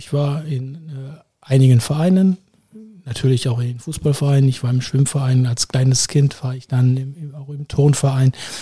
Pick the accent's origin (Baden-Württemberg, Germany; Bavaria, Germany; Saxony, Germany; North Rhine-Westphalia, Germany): North Rhine-Westphalia, Germany; Remscheid; ich bin hier geboren, da, vor über 60 Jahren in der Fabricius-Klinik hier in Remscheid. Bin hier aufgewachsen, bin hier zur Schule gegangen, habe hier meine Familie, meine Freunde.